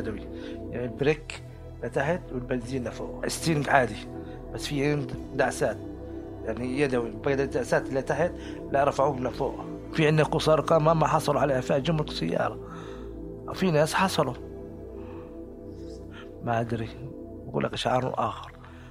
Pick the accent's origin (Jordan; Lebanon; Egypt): Jordan; استغربوا أني أنا جاي من الأردن